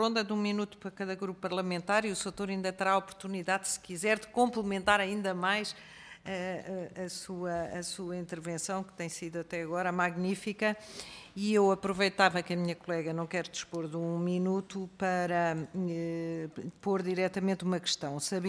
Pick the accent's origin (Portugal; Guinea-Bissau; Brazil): Portugal; Nós, enquanto portugueses, somos mais depressivos e mais ansiosos.